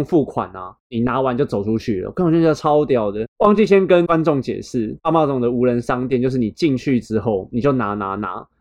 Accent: Taiwan; 比起我们台湾人第三世界来说

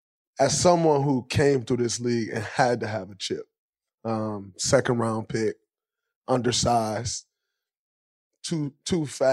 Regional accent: Michigan, United States; Because for me, growing up in Michigan, we all see Oklahoma

